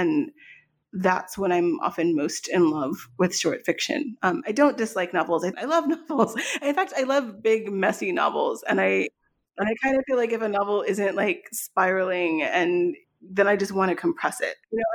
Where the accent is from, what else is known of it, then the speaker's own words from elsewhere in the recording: Virginia, United States; I grew up in Northern Virginia